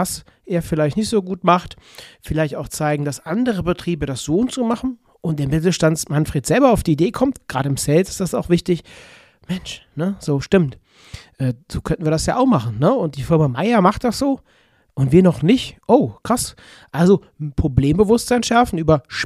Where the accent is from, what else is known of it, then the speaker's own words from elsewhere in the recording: Cologne, North Rhine-Westphalia, Germany; accent: Kölsch; Jetzt kommt mein kölscher Akzent hier aus Köln durch.